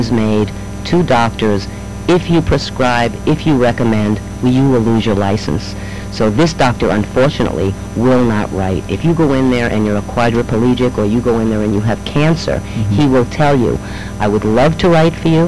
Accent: New York, United States; I'm 50 years old. I grew up in New York.

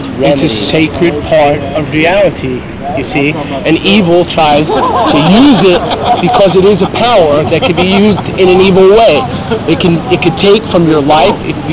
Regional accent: Brooklyn, New York, United States; I come from Brooklyn, New York. That's why I love New York.

